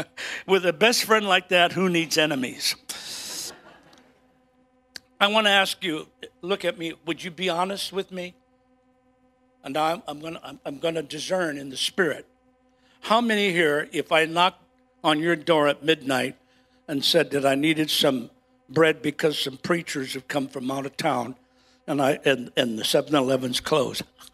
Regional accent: Chicago, Illinois, United States; I remember bread lines 3 blocks long in the city of Chicago. I lived on a farm in a busy street in Chicago. You say, a farm? There are no farms in Chicago on North Avenue.

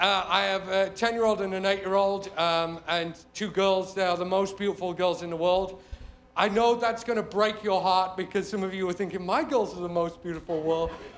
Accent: England, United Kingdom; So I'm from England.

